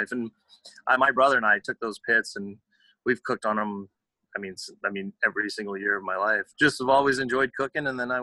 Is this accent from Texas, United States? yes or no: yes; Crystal Beach, Texas, United States; also born or lived in Houston; So I was born in Houston, lived there till I was 12, and then we moved down to Crystal Beach, right across the ferry from Galveston.